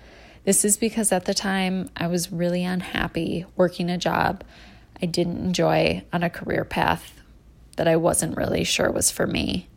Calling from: Wisconsin, United States; I'm calling from Wisconsin.

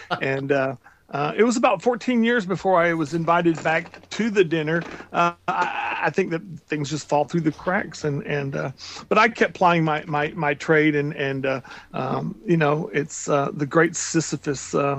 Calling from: Flower Mound, Texas, United States; I am actually sitting in my library in Flower Mound, Texas.

